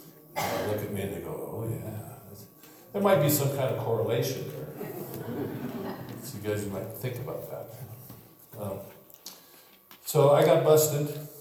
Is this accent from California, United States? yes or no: yes; Santa Maria, California, United States; I grew up in Santa Maria, and back then it was probably around 20,000.